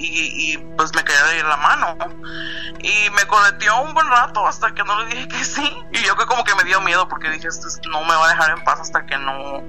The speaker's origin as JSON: {"language": "Spanish", "town": "Zamora", "region": "Michoacán", "country": "Mexico", "tie": "born or raised there", "also_born_or_lived": "Guadalajara", "said": "Yo soy de Michoacán. Nací en Guadalajara, pero me crié en Zamora, Michoacán. Y cuando viví un tiempo en Guadalajara con una tía"}